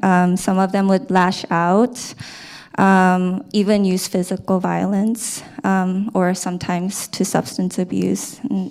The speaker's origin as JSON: {"language": "English", "country": "South Korea", "tie": "born or raised there", "said": "Yeah, so I'm Korean. I was born in Korea and grew up in the Korean culture and in Korean American culture."}